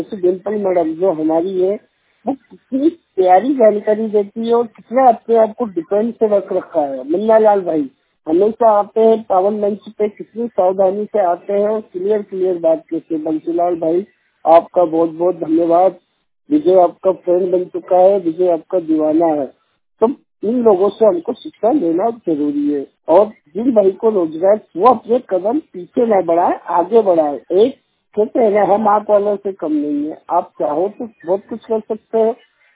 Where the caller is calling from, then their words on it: Abad, Madhya Pradesh, India; जिला खरगोन से बात कर रहा हूँ। 100% मैं ब्लाइंड हूँ। मेरी कक्षा 12वीं तक कंप्लीट है और मेरा गांव जिला खरगोन, गांव का नाम आबाद।